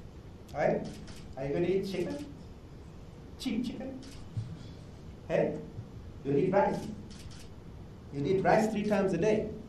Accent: South Africa; But I'm South African.

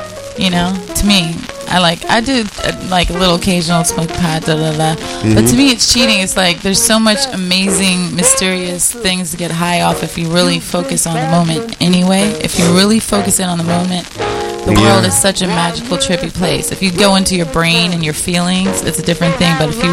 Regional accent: East Coast, United States; Because I'm not from here, I'm from the East Coast, and then I totally understood.

